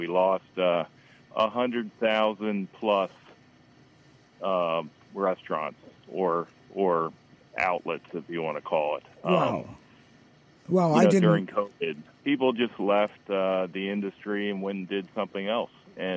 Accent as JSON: {"language": "English", "town": "Hershey", "region": "Pennsylvania", "country": "United States", "tie": "born or raised there", "said": "And that was probably one of the best restaurants in Pennsylvania where I grew up. I grew up in Hershey, PA."}